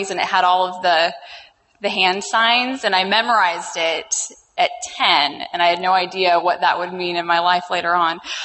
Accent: Minneapolis, Minnesota, United States; So I am from Minneapolis, Minnesota.

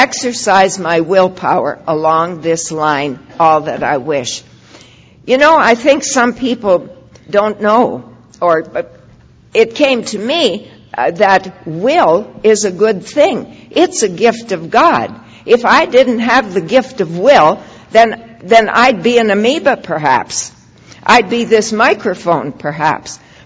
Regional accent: Saskatchewan, Canada; born there; I was born in Saskatchewan, just as you pronounced it yesterday, my friend. And we were Roman Catholic, and there were 10 of us in the family.

